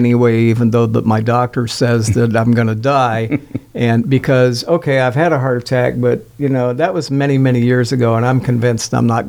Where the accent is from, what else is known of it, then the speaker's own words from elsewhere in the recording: Oklahoma, United States; I'm from Oklahoma, for anybody who doesn't know.